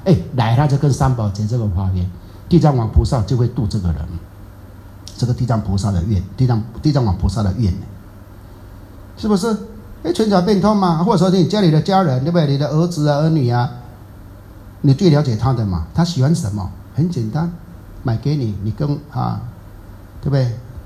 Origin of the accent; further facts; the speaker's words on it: Taiwan; 无情无义无悔无目屎，这是我们台湾人讲的。